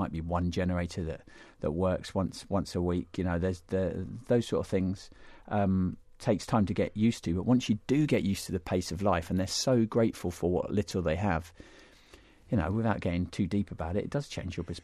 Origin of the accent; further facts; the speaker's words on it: England, United Kingdom; what I didn't want to do is come in as this English bloke thinking that I knew it all and tell them this is how to run your programme and do things.